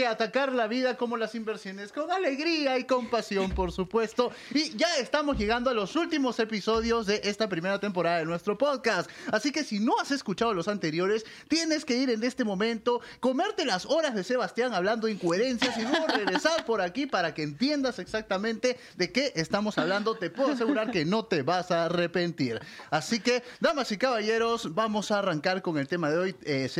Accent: Peru; como siempre acompañándolos. Yo soy de Perú

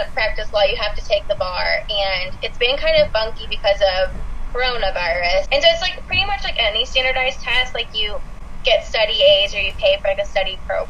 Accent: Potomac, Maryland, United States; I guess I can start by growing up in Potomac, like you're right in the suburbs of DC.

